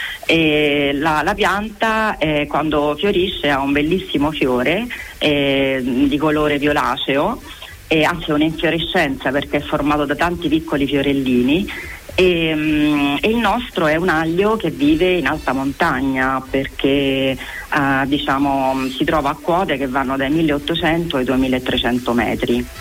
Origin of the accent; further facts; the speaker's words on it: Rome, Lazio, Italy; io sono romana, sono nata e cresciuta a Roma, ma mi sono voluta trasferire per lavoro lì proprio perché è un posto bellissimo.